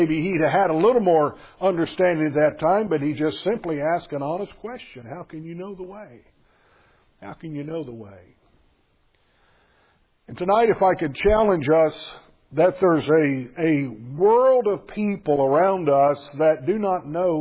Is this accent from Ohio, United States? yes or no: no; Missouri, United States; I cherish those memories of growing up in Missouri